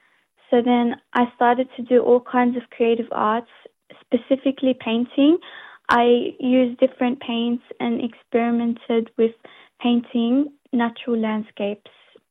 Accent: Australia; I'm 18 years old. I'm Lebanese from the Minya Diniya. I was born and raised in Australia. My parents also born here, but my grandparents were born in Lebanon.

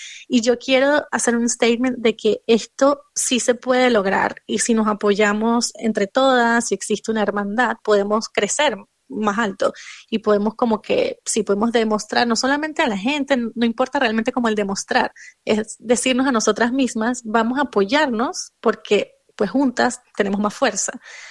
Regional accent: Venezuela; Y luego voy a estar yo, por supuesto, que soy venezolana.

